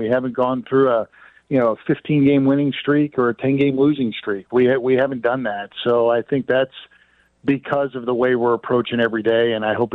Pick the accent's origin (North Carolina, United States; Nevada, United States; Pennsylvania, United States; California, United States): Pennsylvania, United States; Philadelphia; born or raised there